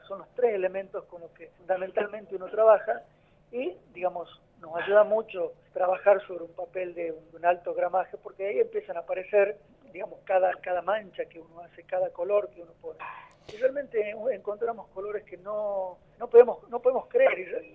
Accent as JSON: {"language": "Spanish", "region": "Salta", "country": "Argentina", "said": "este año somos 2 salteños"}